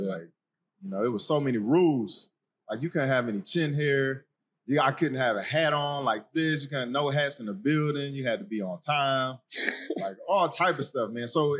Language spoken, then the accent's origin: English; Detroit, Michigan, United States; So, you know, growing up in Detroit and then having that type of structure and not really having no father figure like that, because my dad went to prison when I was like 4.